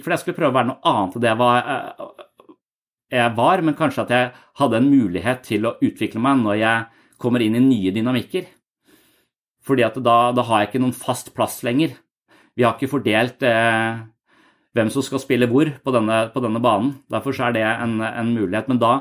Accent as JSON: {"language": "Norwegian", "town": "Tønsberg", "region": "Vestfold", "country": "Norway", "tie": "born or raised there", "moved": "as an adult", "lives_now": "Denmark", "said": "Jeg tenkte litt det når jeg flyttet fra Tønsberg, hvor jeg vokste opp, til militæret, og når jeg flyttet fra militæret til Danmark"}